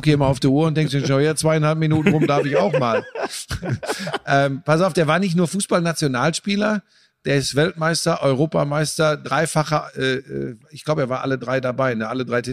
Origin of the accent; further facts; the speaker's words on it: Bottrop, North Rhine-Westphalia, Germany; born there; Ich komme ja gebürtig aus Bottrop, das ist nicht weit weg von Essen.